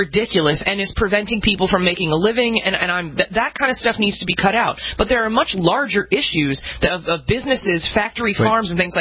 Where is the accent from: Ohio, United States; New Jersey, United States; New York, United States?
New Jersey, United States; I'm from New Jersey, which, you know, everybody makes fun of New Jersey for all sorts of reasons, but there's a lot of farmland in New Jersey, too.